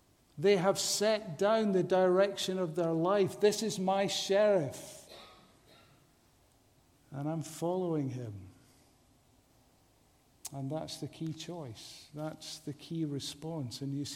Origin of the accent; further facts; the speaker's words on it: Edinburgh, Scotland, United Kingdom; And I remember as a boy, growing up in Edinburgh